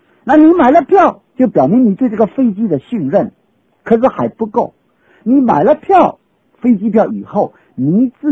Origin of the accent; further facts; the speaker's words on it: China; 我们中国人的信这个字也有几个不同的意义